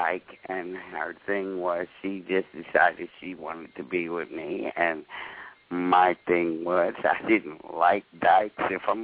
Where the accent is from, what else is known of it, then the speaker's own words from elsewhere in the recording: Compton, California, United States; Baby, I grew up in Compton, California, okay?